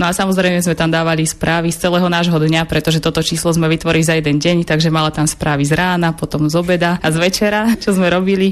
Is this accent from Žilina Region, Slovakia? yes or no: no; Prievidza, Trenčín Region, Slovakia; mám 32 rokov a pochádzam z Prievidze, konkrétne z časti Necpaly, ktoré je dnes už súčasťou mesta, ale kedysi bola samostatnou obcou.